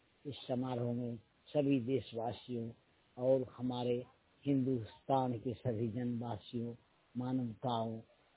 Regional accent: Bihar, India; ग्राम पंचायत बाजीपुर मुंबईया, अखंड विभूतिपुर जिला समस्तीपुर बिहार का रहने वाला हूँ।

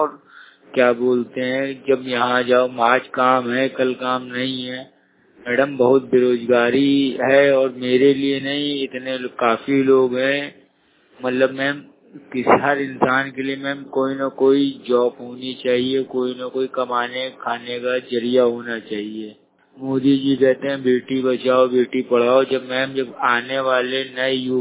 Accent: Lucknow, Uttar Pradesh, India; मैं लखनऊ का रहने वाला हूँ।

